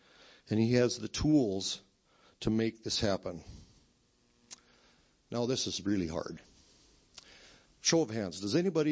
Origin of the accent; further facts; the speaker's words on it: Benson, Minnesota, United States; the Associated Press prints a story about my hometown, about Benson. And I'm here, class of 74, Benson High School.